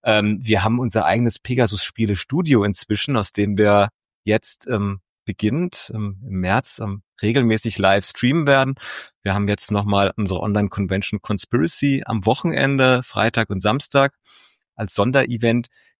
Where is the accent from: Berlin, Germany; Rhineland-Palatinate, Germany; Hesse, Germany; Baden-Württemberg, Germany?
Hesse, Germany; now in Limburg an der Lahn, Germany; Ich bin in Hessen geboren und habe immer in Hessen gelebt und mein Herz hängt auch an Hessen.